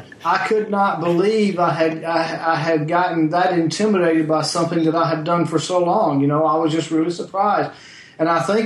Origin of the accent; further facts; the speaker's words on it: the South, United States; I'm a force from the South, so I take all the abuse for being Southern.